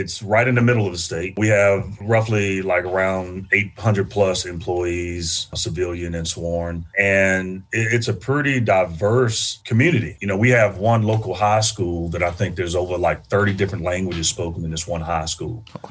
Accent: Chester, Pennsylvania, United States; I grew up in Chester, Pennsylvania, just south of Philly, just north of Delaware. And Chester's really an interesting little town, industrial town.

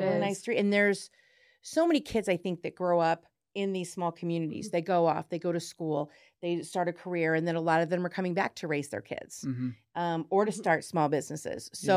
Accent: St. Louis, Missouri, United States; Well, I grew up in St. Louis. So moving to Illinois was at first, because I went from South County to a town that's 2,700 people-ish.

